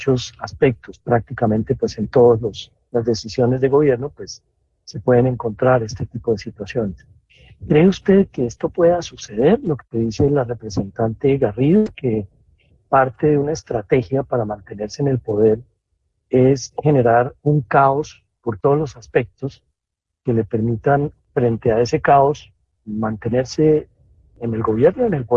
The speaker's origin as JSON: {"language": "Spanish", "country": "Colombia", "said": "Y es cuando los colombianos nos preguntamos, ¿qué puedo yo hacer como colombiano?"}